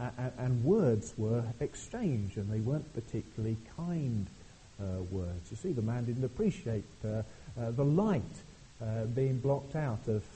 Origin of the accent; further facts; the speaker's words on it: England, United Kingdom; Now, when I became a Christian, I didn't cease being an Englishman.